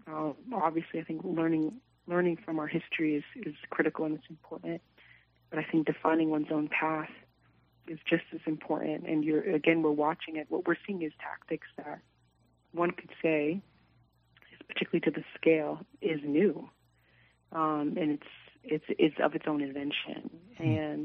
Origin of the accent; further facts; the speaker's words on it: New York City, New York, United States; I am from the Bronx. So for anyone that sort of knows the Bronx is heavily, has been, is, and continues to be a heavily policed borough in New York City.